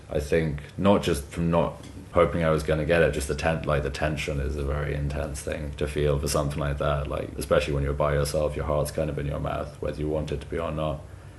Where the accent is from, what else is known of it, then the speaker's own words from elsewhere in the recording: West Midlands, United Kingdom; I was actually back in my hometown in Shropshire doing some recording work by myself.